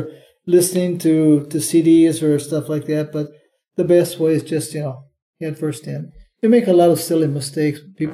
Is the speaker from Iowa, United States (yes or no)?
yes; Iowa, United States; First of all, I grew up in Iowa, and I know what Iowa winters are